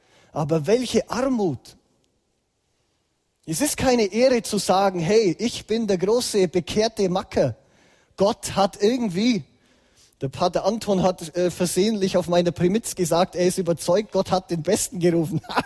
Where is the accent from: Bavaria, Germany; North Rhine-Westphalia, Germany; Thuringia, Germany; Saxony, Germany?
Bavaria, Germany; Ich hatte ein gläubiges Umfeld. Ich bin im Ostallgäu aufgewachsen, wo in den 80er Jahren die Welt noch relativ in Ordnung war. Genau, im schönen Ostallgäu.